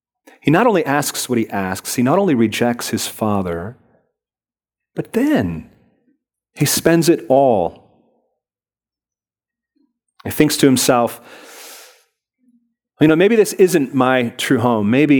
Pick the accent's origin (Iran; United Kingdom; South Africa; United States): United States; Port Orchard, Washington; also born or lived in Seattle; I was born in Seattle, raised in Port Orchard. It's a very small blue-collar town.